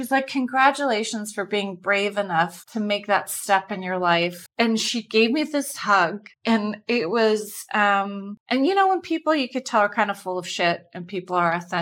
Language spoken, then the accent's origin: English; Denmark; I'm from Denmark.